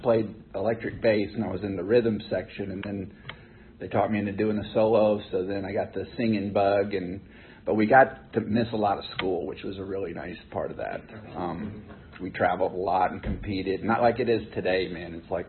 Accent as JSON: {"language": "English", "town": "Richmond", "region": "Virginia", "country": "United States", "tie": "born or raised there", "said": "I'm from Richmond, Virginia. I grew up on the south side of Richmond. I've lived in Virginia all my life."}